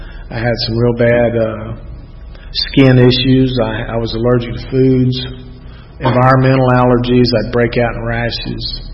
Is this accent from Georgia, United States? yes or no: yes; Georgia, United States; I grew up in the South DeKalb area. Went to public high school, public elementary school, public kindergarten.